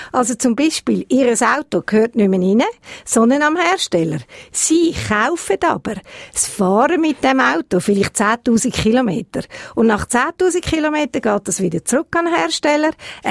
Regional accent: Switzerland; bei uns in der Schweiz

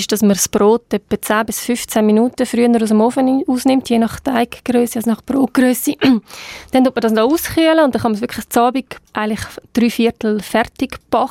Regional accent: Switzerland; bei uns in der Schweiz

